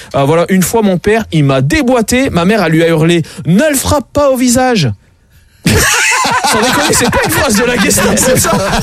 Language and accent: French; Saint-Étienne, Auvergne-Rhône-Alpes, France; et moi, je suis de Saint-Étienne.